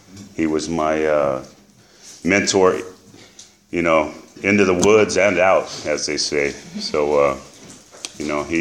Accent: Grover City, California, United States; So, you know, growing up in Grover City, my mom married a man from Guadalupe. And so I grew up with, you know, kegs and mariachis and, you know, all my stepbrothers were Chicanos

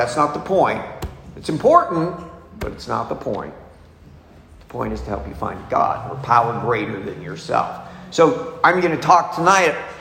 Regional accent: Boston, Massachusetts, United States; I'm from Boston. I'm the oldest of four boys. We're Irish. We're Catholic.

